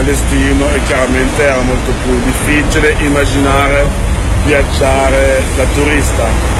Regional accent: Ouagadougou, Centre, Burkina Faso; Italian is a second language; moved away; Quando ero piccolo in Burkina Faso, a Ouagadougou, andavo al centro culturale francese

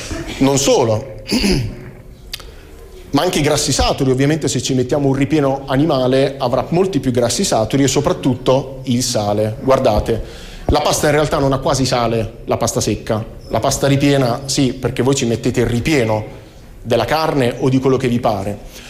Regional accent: Pesaro, Marche, Italy; Io poi sono di Pesaro, tendente alla Romagna, per cui dalle mie parti, insomma, ce n'è aiosa.

